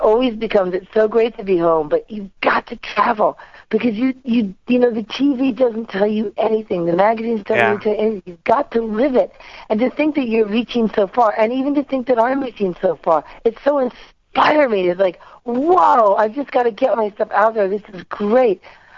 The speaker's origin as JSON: {"language": "English", "region": "New York", "country": "United States", "tie": "born or raised there", "said": "Because as a New Yorker, I always said, I'll never leave New York. Nothing is better than growing up in New York, and this is where I want to be the rest of my life."}